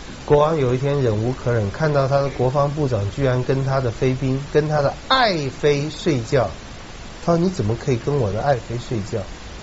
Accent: China; 这跟我们中国人以前的观念一样，多子多孙就表示是人丁兴旺嘛。

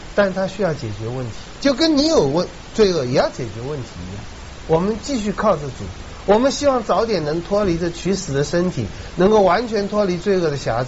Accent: China; 这跟我们中国人以前的观念一样，多子多孙就表示是人丁兴旺嘛。

